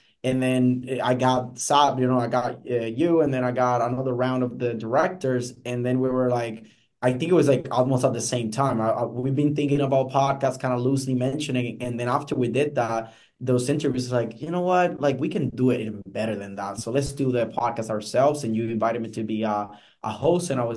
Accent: Puerto Rico; now in United States; I'm originally from Puerto Rico, got recruited with the Air Force, and that's how I got to the States.

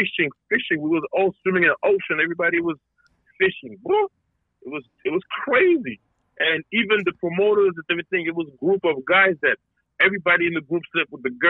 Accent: France; We come from African descent. So around our ways, even growing up in France, if you grew up in a project or whatever

